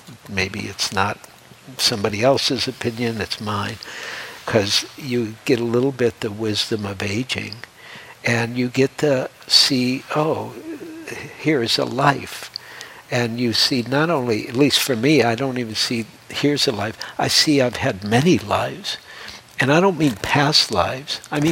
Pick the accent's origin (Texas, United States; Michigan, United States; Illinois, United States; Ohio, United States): Michigan, United States; Detroit; I grew up in Detroit. I had a whole life in Detroit.